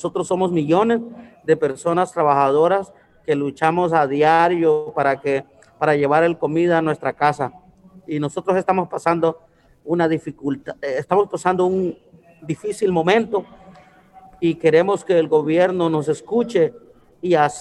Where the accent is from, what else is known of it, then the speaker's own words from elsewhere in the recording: Honduras; moved away as an adult; now in United States; yo soy emigrante hondureño y estoy aquí hace 7 años y he sido trabajador agrícola cuando acababa de venir de Honduras